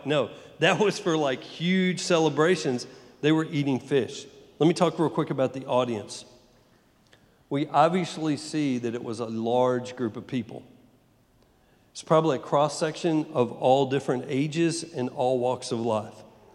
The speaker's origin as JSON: {"language": "English", "region": "Texas", "country": "United States", "also_born_or_lived": "New York", "moved": "yes", "said": "Now, I found that out when I moved from Texas and I went to New York."}